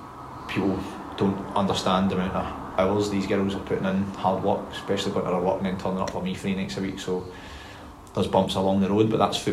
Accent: Scotland, United Kingdom; I grew up in Romulloch, so I'm local, known Partick Thistle my whole life.

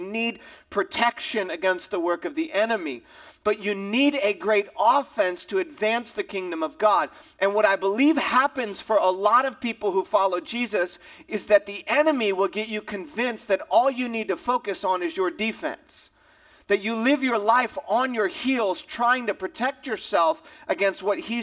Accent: Michigan, United States; And then in the fall where I grew up in Michigan, we'd get the pads on and we'd go out for practice.

